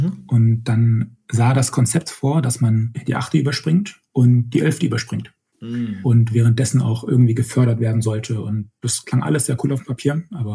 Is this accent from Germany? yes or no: yes; Berlin, Germany; also born or lived in Aachen; ich bin ursprünglich aus Berlin und damals für Studium nach Aachen gezogen.